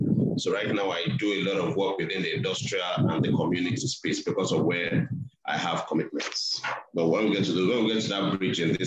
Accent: Idimu, Lagos, Nigeria; also born or lived in Ketu; I was born in Kitsu, 41 at the Sakintoye Street, Kitsu. I lived there till I lived there for about 8-9 years. Then we moved to Idimu. We lived in Idimu for another 10 years, and then moved to Magodo

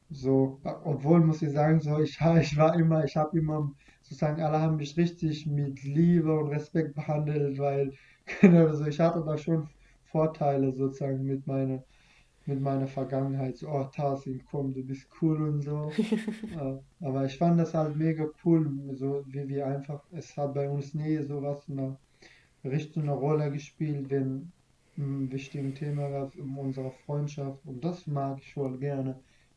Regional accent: Iraq; German is a second language; moved away; also ich bin aus dem Irak geflüchtet, so mein Land konnte mich nicht schützen oder es hat nicht geklappt.

